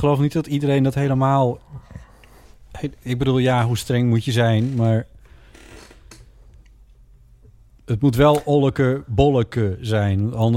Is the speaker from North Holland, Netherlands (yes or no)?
no; Loënga, Friesland, Netherlands; Loinga, waar ik vandaan kom.